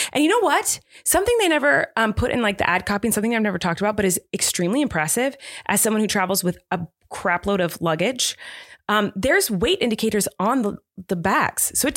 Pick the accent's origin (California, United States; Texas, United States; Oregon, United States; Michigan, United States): California, United States; Well, whereas like I grew up in Southern California and I did not know they put salt on snow until a few years ago.